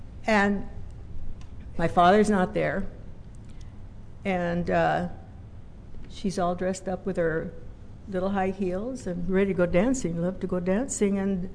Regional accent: Los Angeles, California, United States; I forgot to tell you, I'm from Boyle Heights area of LA. And that's where Whittier Boulevard, we used to go cruising on Whittier Boulevard.

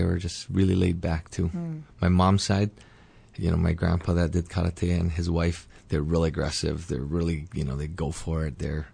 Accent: Honolulu, Hawaii, United States; I grew up right here in Honolulu in Manoa Valley.

